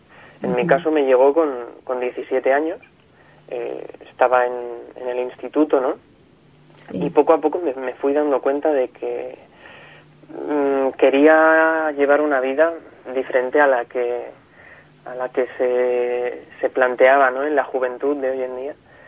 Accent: Tarragona, Catalonia, Spain; born there; yo nací en Tarragona hace 22 años, en 1992.

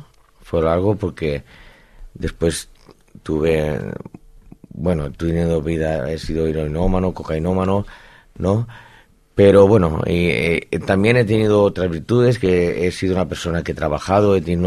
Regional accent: Amposta, Catalonia, Spain; Yo soy de Amposta, soy de la ciudad del sur de Tarragona

